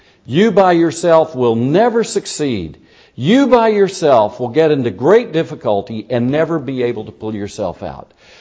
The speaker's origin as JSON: {"language": "English", "town": "Myrtle Beach", "region": "South Carolina", "country": "United States", "tie": "born or raised there", "said": "and we were the second people in my hometown to ever buy one. We were the second people in Myrtle Beach, South Carolina, to buy a television set."}